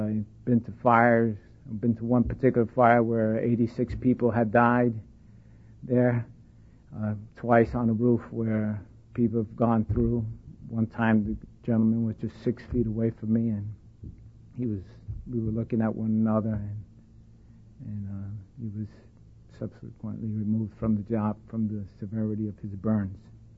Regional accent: New York City, New York, United States; I grew up in the Bronx, not in Jersey.

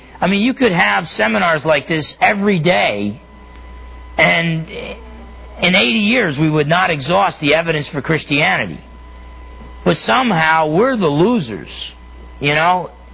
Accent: New Jersey, United States; I'm from New Jersey.

